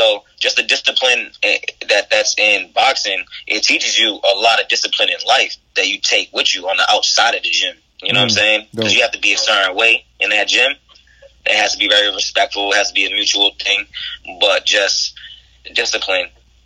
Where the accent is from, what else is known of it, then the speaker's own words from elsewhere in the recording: New Bedford, Massachusetts, United States; I'm from New Bedford, Massachusetts, you know, New Orleans City.